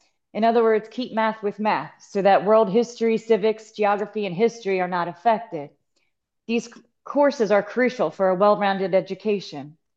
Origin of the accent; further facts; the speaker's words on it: Middletown, Delaware, United States; from Middletown, Delaware.